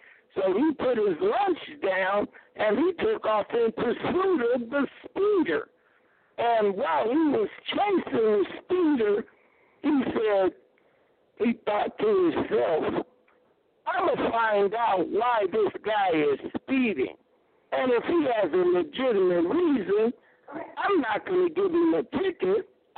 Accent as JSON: {"language": "English", "town": "Los Angeles", "region": "California", "country": "United States", "lives_now": "Las Vegas, United States", "said": "I keep saying the Kings because I'm from Los Angeles"}